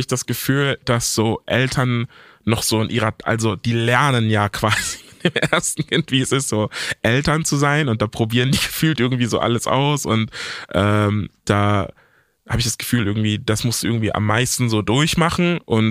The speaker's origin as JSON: {"language": "German", "town": "Velbert", "region": "North Rhine-Westphalia", "country": "Germany", "said": "Wir sind beide aus Velbert, Velberter Jungs."}